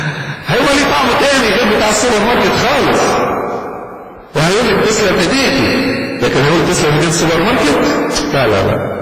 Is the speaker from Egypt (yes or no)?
yes; Egypt; مشكلة الوقت عندنا في مصر، هو في بطالة في مصر ولا مفيش؟